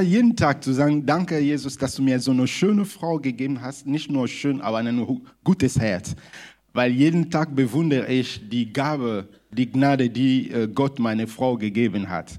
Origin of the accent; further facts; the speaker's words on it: DR Congo; German is a second language; Und ja, ich komme aus der Demokratischen Republik Kongo, französisch geprägt, aber ich versuche mal Deutsch zu reden, ne?